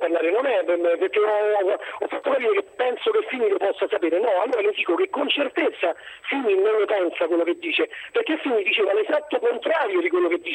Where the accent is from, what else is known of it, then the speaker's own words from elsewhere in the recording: Rome, Lazio, Italy; io sono di Roma